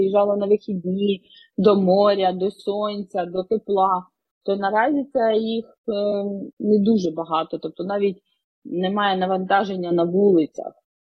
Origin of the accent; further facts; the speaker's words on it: Odesa, Odesa Oblast, Ukraine; Тобто я сама проживаю в Одесі, я з Одеси.